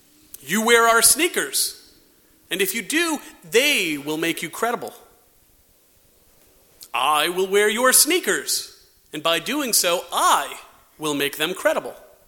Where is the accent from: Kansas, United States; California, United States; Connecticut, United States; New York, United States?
Connecticut, United States; Glastonbury; Growing up in Glastonbury, Connecticut, I was reminded often of how important it was for my brothers and me to stay out of the police log in the local paper.